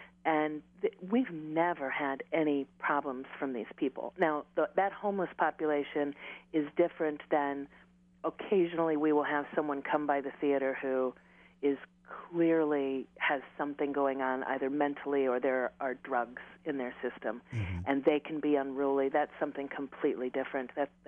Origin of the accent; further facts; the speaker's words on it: Chicago, Illinois, United States; this was something very new to me when I moved here. I came from the Chicago area, and the population is just not the same.